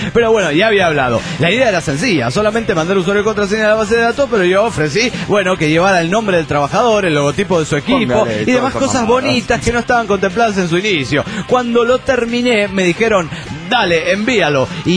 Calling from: Florida, United States; de Florida, Estados Unidos de Norteamérica.

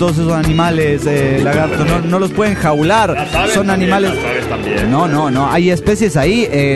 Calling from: Chile; de Chile.

